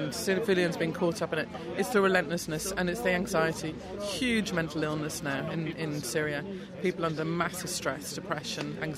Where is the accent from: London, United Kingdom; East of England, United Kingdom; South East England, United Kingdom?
London, United Kingdom; now in Ireland; I'm originally from London, where I was born, and my father is from Aleppo, and I've been living in Ireland for the last 15 years.